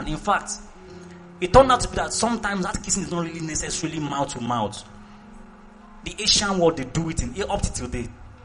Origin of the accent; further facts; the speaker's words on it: Nigeria; Don't mind me, I'm from Yoruba.